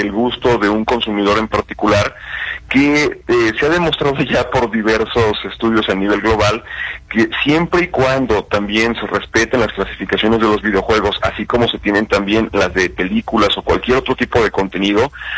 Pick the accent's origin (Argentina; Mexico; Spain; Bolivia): Mexico; Cada vez más somos los mexicanos también que dependemos del uso de tarjetas de crédito